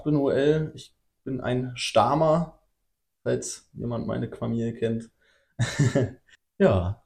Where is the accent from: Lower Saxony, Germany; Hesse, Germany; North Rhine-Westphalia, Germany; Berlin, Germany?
Lower Saxony, Germany; Zur Einordnung, ich bin Niedersachse.